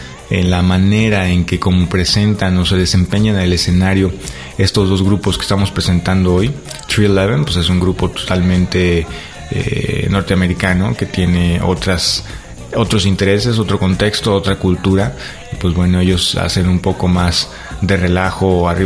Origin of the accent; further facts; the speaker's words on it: Mexico; soy un mexicano